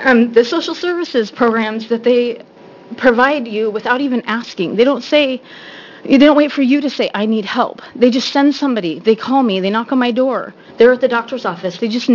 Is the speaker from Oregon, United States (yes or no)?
yes; Eugene, Oregon, United States; I'm from Eugene, Oregon, where the hippies roam free.